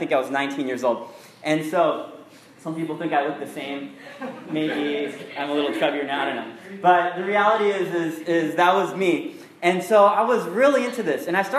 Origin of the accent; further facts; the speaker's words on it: Virginia, United States; I grew up in Virginia for about 10 years.